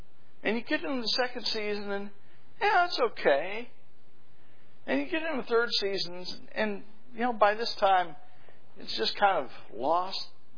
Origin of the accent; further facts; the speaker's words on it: New Mexico, United States; I grew up in the Staked Plains of eastern New Mexico, and the wind always blows there.